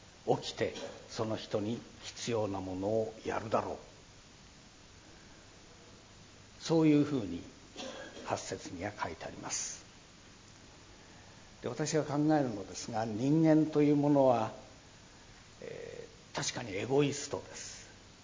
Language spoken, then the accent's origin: Japanese; Aomori, Japan; 私のふるさとは青森県の津軽地方ですが、そこからリンゴが一箱送られてきました。